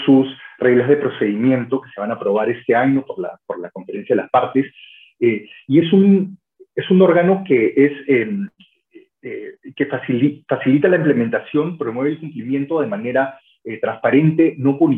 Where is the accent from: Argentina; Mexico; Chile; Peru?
Peru; como experto peruano o experto designado por el Perú